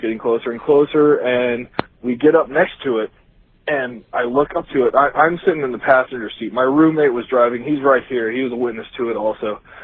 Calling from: Iowa, United States

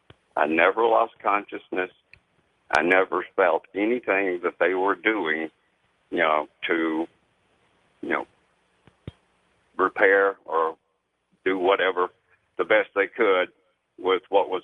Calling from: Atlanta, Georgia, United States; I'm calling from Atlanta.

